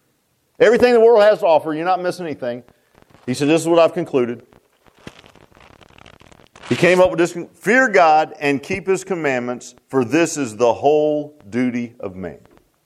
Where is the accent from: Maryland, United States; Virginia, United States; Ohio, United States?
Virginia, United States; Virginia Beach; We were down in, I grew up in Virginia Beach.